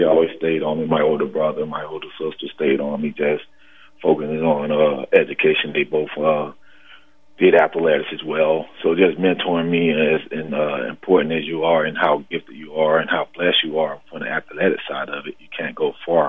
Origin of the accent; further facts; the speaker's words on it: Delray Beach, Florida, United States; Well, my task, I grew up in Delray Beach all of my life from elementary school, but I attended this elementary school in Boca.